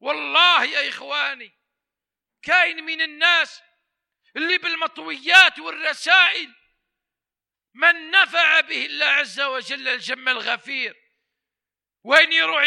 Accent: Algeria; عندنا في الجزائر

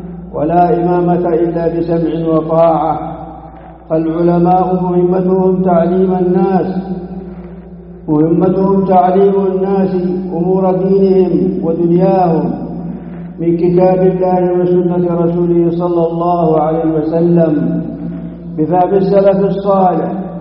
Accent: Saudi Arabia; بلادنا المملكة العربية السعودية

